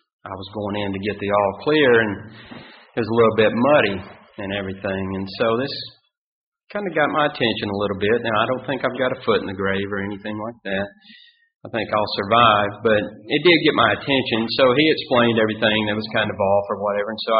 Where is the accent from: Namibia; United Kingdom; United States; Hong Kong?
United Kingdom; Scotland; We're Scottish, and they are notoriously penny pinchers.